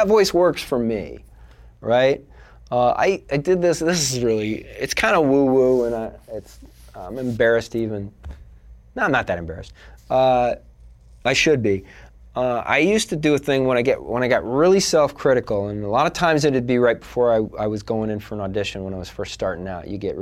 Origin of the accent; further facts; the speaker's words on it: Midwest, United States; Because I'm from the Midwest and we don't have that, so you just say he's just low key.